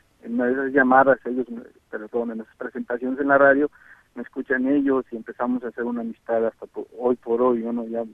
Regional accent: Quinceo, Michoacán, Mexico; now in United States; desde el área de Washington. … soy de Quinceo, Michoacán.

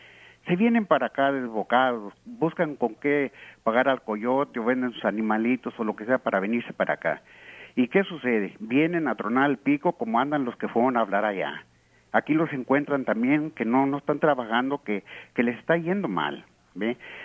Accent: Zacatecas, Mexico; Yo allá en mi pueblo, yo soy de Zacatecas, yo allá cuidaba vacas de mi madre, de mi abuelo

